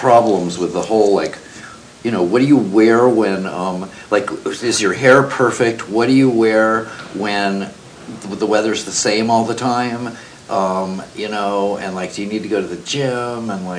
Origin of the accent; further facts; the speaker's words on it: New York, United States; When I started out, especially starting in LA, I am from New York, I'm from the East Coast.